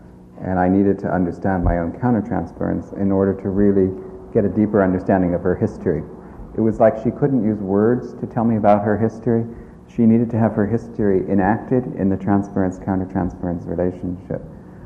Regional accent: New York, United States; where I grew up in New York, it was also very accepted.

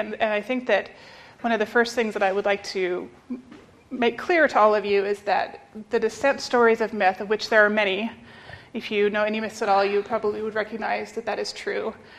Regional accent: Alaska, United States; I was thinking about growing up in Alaska, as I did.

